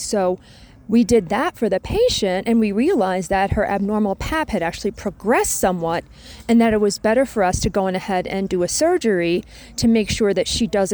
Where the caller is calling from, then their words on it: Uganda; I am calling from Kabbalah, Uganda.